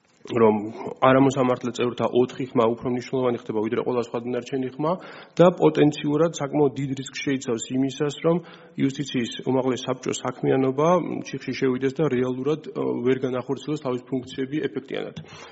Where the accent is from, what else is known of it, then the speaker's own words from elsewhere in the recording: Tbilisi, Georgia; born there; დავიბადე 1999 წელს ქალაქ თბილისში 1 სექტემბერს